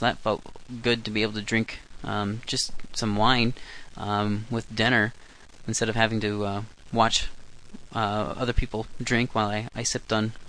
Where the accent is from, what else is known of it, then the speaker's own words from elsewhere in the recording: United States; Because as an American